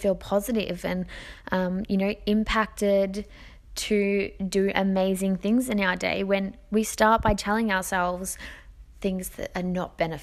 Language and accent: English; Melbourne, Victoria, Australia; born there; So I was born in Melbourne, and we moved around quite a lot.